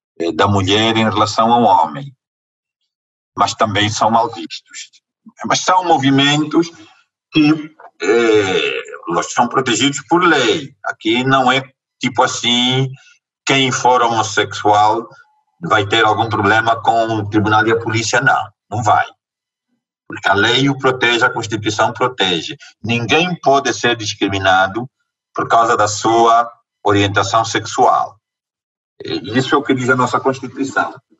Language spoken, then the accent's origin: Portuguese; Angola; first language Umbundu; Portuguese is a second language; Sabe que o umbanda é uma palavra da minha língua materna, umbundo.